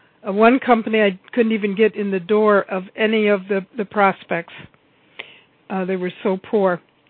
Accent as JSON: {"language": "English", "region": "Midwest", "country": "United States", "lives_now": "Virginia, United States", "said": "I moved from the Midwest to Virginia"}